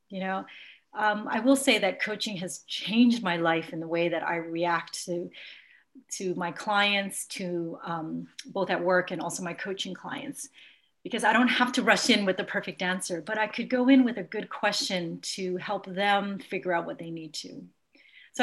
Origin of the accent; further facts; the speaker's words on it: Vancouver, British Columbia, Canada; I grew up here in Vancouver in an immigrant neighborhood. My parents are, I'm Chinese Canadian